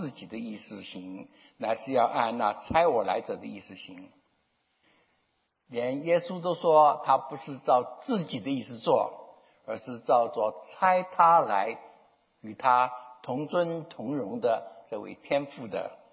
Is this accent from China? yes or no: no; Taiwan; 我小的时候在台湾，